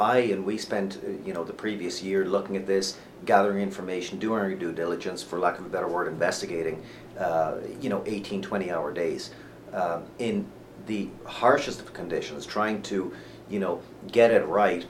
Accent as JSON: {"language": "English", "region": "British Columbia", "country": "Canada", "said": "That is not, as a British Columbian, that is not what I want or expect out of any elected official"}